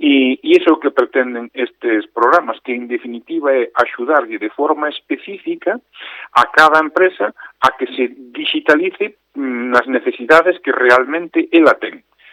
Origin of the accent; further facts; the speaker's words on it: Galicia, Spain; now in Lugo, Spain; Eu estou desde moitos anos xa afincado aquí na cidade de Lugo e proveño da Mariña de Lugo, non? Meus pais son da Mariña de Lugo, de dous povos maravillosos, un Foz e outro Cervo.